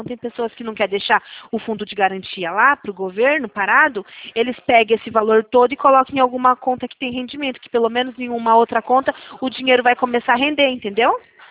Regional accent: São Paulo, Brazil; Eu sou daqui de São Paulo.

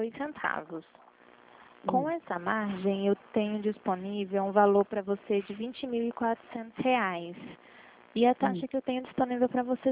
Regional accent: São Paulo, Brazil; Ó, de São Paulo.

